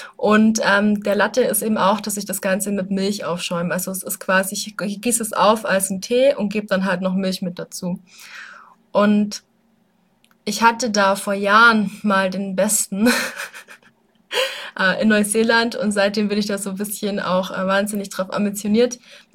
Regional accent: Weißenhorn, Bavaria, Germany; Ich komme ja aus Weißenhorn

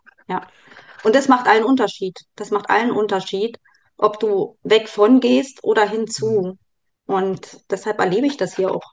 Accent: Germany; ich habe ja auch Familie hier in Deutschland und die Familie ist mir eben auch wichtig und nah und außerdem ist es auch meine Heimat.

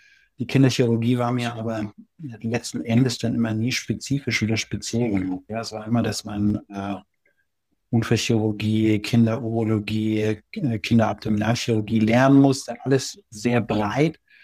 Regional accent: Munich, Bavaria, Germany; Und bin jetzt sozusagen zurück in meine Heimat in München

